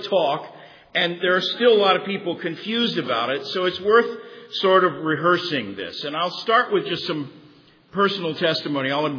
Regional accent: Tulsa, Oklahoma, United States; I didn't mention that I grew up in Tulsa, Oklahoma

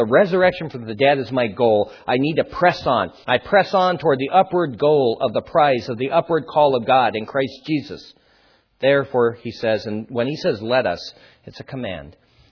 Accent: Idaho, United States; I think of the church that I grew up in Idaho, Lord, and the number of people who week after week would go forward to get saved again.

